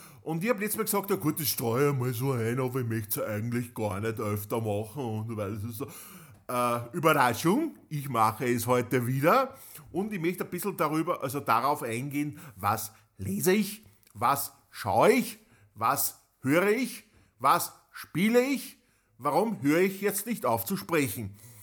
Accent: Upper Austria, Austria; bei uns im Mühlviertel sagt man Titan Quest

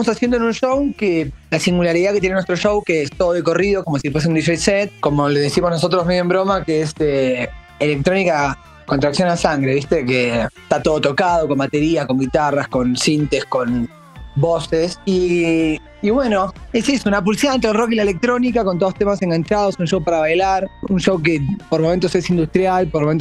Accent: Argentina; digamos que nosotros somos de Argentina, México es como una meca, ¿no?

